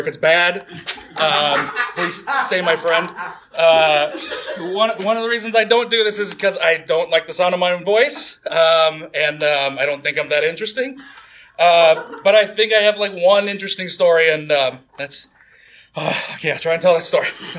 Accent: Lincoln, Missouri, United States; also born or lived in Seoul, South Korea / Nebraska; So I was born in Seoul, South Korea. I was adopted by two white folks in Nebraska. Once they divorced, my mom eventually got custody of me and my sister, and she took us to a very small town in Missouri of about 800 people called Lincoln, Missouri.

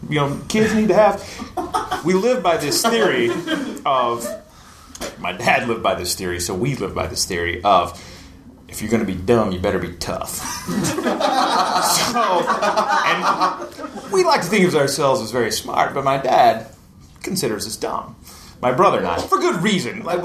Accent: Tennessee, United States; I grew up in East Tennessee, like in the hills and valleys. … which means nothing to most people

